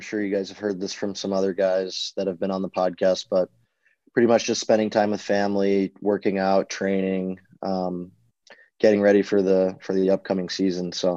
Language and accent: English; Chicago, Illinois, United States; The my neighbor in Chicago was actually Bob Probert.